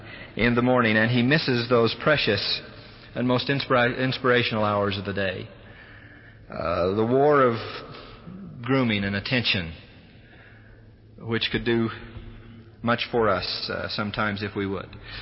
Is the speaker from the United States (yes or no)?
yes; St. George, Utah, United States; born there; Chris mentioned that I was born in St. George.